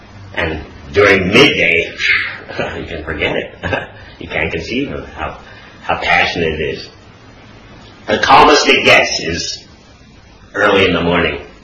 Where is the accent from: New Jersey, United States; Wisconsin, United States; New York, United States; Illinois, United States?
New York, United States; born there; Where are you from? I said, I was born in New York.